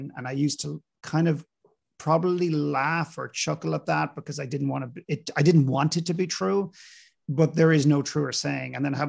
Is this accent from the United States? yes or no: no; Ireland; Ireland, my home country.